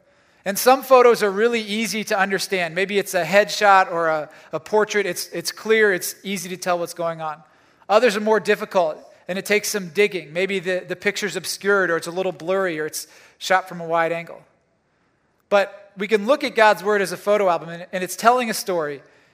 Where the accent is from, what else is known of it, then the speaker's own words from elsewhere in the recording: Ohio, United States; I grew up in Northeast Ohio. I was born and raised here, and my parents still live around here.